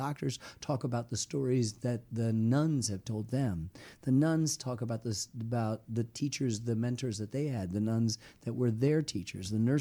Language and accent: English; Ann Arbor, Michigan, United States; I grew up in the Midwest too, in Michigan.